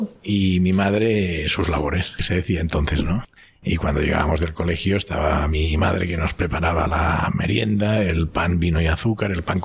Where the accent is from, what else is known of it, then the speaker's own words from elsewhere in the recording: Barcelona, Catalonia, Spain; born there; Yo nací en el Eixample, en el límite entre el Eixample y Gracia. Era un barrio pues de clase media aquí en Barcelona.